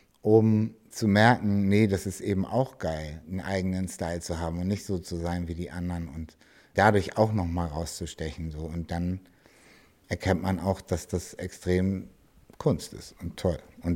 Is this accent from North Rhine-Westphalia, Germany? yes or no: no; Hamburg, Germany; gerade in Eppendorf, wo ich herkomme, Eimsbüttel, da war alles voll.